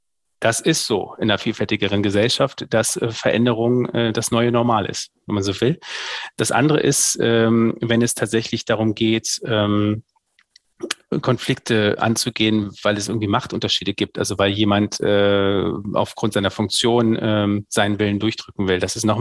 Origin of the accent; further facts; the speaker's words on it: Saxony, Germany; now in Hannover, Germany; Ich bin nur ein Binnenmigrant, so würde ich mich zumindest bezeichnen, weil ich Ossi bin, weil ich aufgewachsen bin in der Nähe von Dresden, habe mich dann aber hier in Hannover komplett assimiliert, also man hört es nicht mehr.